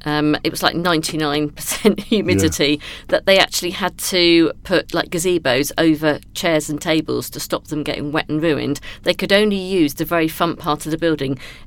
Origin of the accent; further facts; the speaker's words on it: Gosport, South East England, United Kingdom; I grew up on the Gomer estate, very, very close to number two battery.